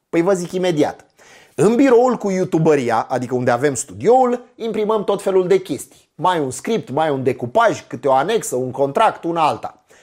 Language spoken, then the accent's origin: Romanian; Romania; Sigur, noi suntem români, prin urmare la următoarea înlocuire am găsit o fentă care să evite o astfel de situație neplăcută.